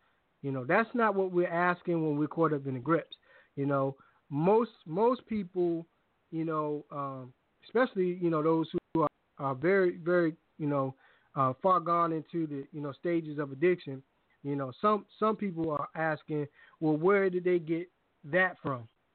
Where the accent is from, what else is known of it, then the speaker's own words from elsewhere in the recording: Hampton, Virginia, United States; also born or lived in Richmond; I'm from Hampton, too, in case you guys didn't know. And you know, I mean, I've lived in Richmond myself